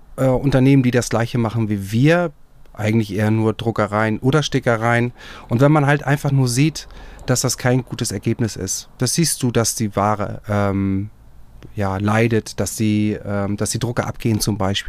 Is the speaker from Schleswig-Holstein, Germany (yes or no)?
yes; Husum, Schleswig-Holstein, Germany; Ich bin ja auch eigentlich gebürtiger Husumer. Ist auch ländlich